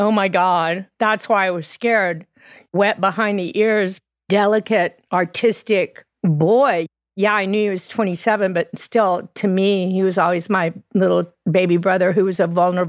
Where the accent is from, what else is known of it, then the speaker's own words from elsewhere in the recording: Texas, United States; We grew up in Texas with a military father